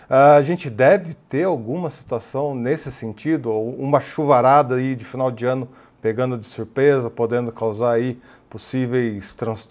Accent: Socorro, São Paulo, Brazil; eu sempre vou para minha cidade natal, né, de final de ano, lá em Socorro.

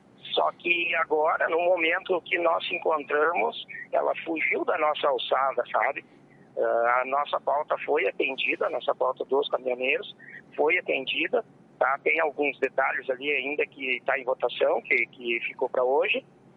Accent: Brazil; Só que nós somos brasileiros, né, gente?

